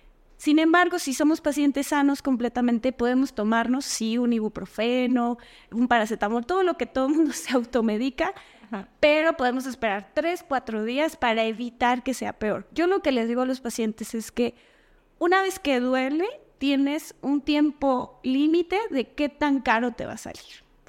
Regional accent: Mexico; Yo sé que podemos aguantar, somos mexicanos y todo lo que tú quieras, ¿no?

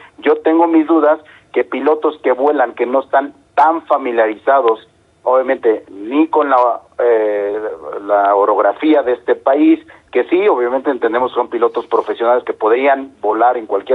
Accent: Mexico; no podemos dejar de hacer valer nuestra voz como trabajadores mexicanos

